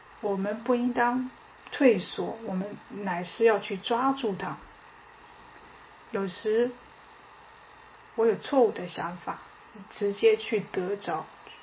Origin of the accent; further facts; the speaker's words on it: Germany; Chinese is a second language; 我们德国人是每天用多少的时间去吃饭